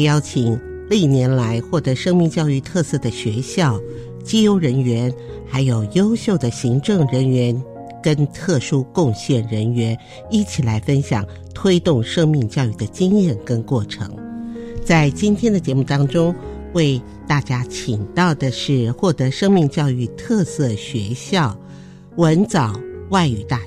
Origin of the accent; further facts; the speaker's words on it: Kaohsiung, Taiwan; 是啊，我记得我在高雄长大的嘛